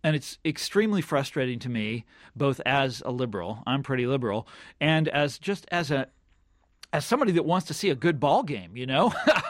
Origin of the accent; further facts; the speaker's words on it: Kansas, United States; But like I mentioned earlier that I'm from Kansas. Populism was a big deal in Kansas a long time ago.